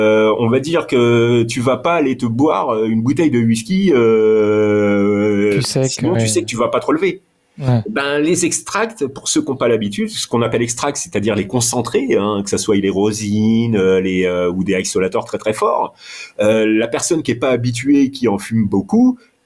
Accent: Grand Est, France; à la base, moi, je viens du Champagne, de la Champagne.

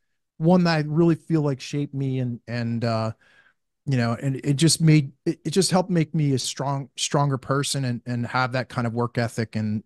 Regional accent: Pennsylvania, United States; I grew up in Eastern Pennsylvania, grew up on a farm.

